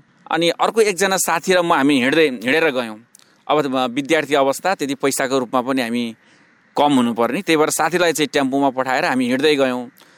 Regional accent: Narayanpur, Bagmati, Nepal; born there; मेरो बाल्यकाल म चितवनमै जन्मिएको हो, चितवनको नारायणपुर भन्ने ठाउँमा। विक्रम सम्वत 2037 सालमा मेरो जन्म भएको

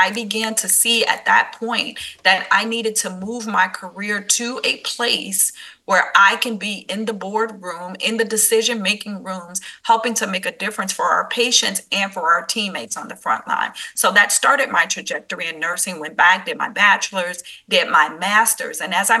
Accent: Chicago, Illinois, United States; So I am a native of Chicago. Born and raised in Chicago, a mom of two phenomenal children

